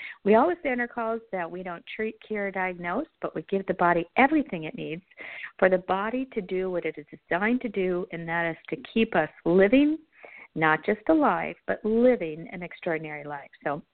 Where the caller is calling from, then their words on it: Midwest, United States; calling in from the Midwest.